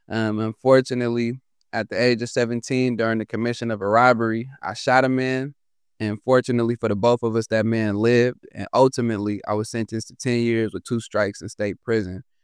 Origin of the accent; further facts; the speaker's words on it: Oakland, California, United States; Born and raised in Oakland, from the town, man.